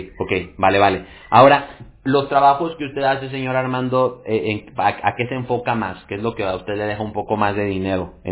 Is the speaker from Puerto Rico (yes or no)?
no; Mexico; como decimos en México, de donde yo soy